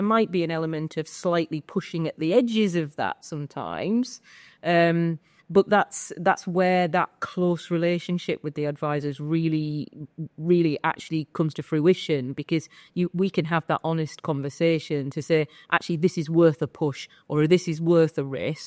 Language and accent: English; North East England, United Kingdom; I'm from the Northeast.